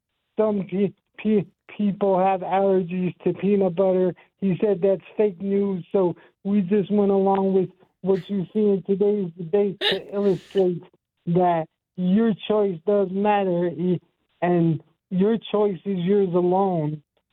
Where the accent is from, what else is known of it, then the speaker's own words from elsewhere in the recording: Buffalo, New York, United States; I'm from Western New York, specifically Buffalo